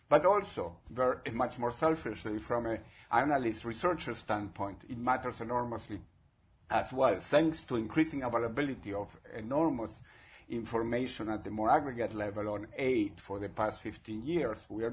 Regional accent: Chile; English is a second language; now in United States; I'm from Chile, and I haven't worked in the development field for a long time

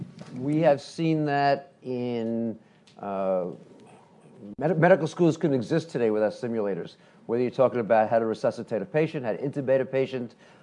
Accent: California, United States; I'm from California, although these days I spend more time in D.C. than in California

